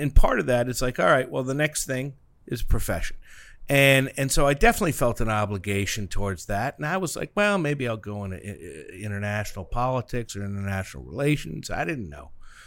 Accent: Maryland, United States; No, growing up in Maryland was good. It's a really, really, like... It's a very pretty place.

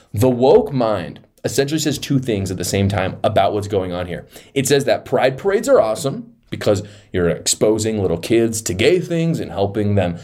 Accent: Utah, United States; they would in my home state of Utah

